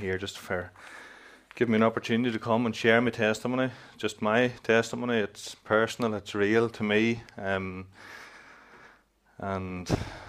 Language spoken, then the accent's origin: English; Clogher, Northern Ireland, United Kingdom; I was born and reared in Clogher, and McRae Park, Clogher, if any of you know it. Nice enough wee park. Was brought up in the Sunday school of Clogher Valley Free Presbyterian